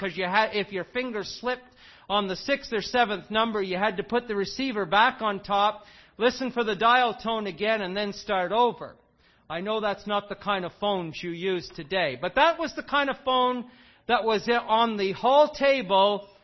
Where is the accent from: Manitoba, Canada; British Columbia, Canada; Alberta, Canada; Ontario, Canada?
Ontario, Canada; Smiths Falls; When I was growing up in the Smiths Falls, Rita Ferry area of the Ottawa Valley